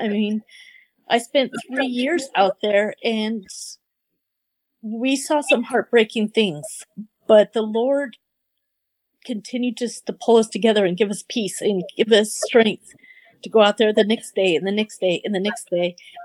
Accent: California, United States; born there; I was born in California, so I went down to Boyle Heights and saw, you know, things.

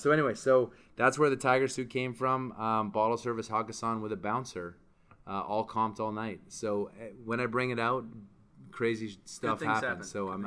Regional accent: Calgary, Alberta, Canada; also born or lived in New York, United States; So I grew up, I was born in New York, I grew up in Calgary, so hence my dual citizenship.

